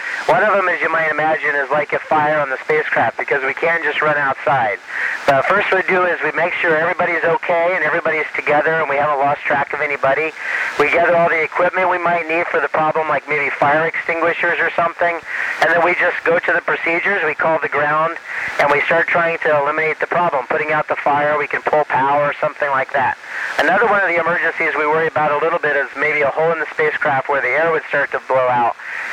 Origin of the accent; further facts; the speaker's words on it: Indiana, United States; and I'm from Indiana. I grew up just about 45 miles east of where you are in West Lafayette, over in Blackford County.